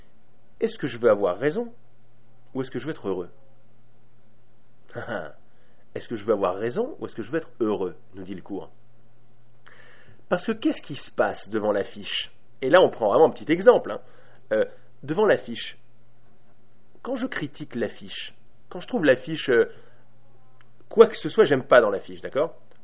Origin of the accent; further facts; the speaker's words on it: Paris, Île-de-France, France; en tant que bon Parisien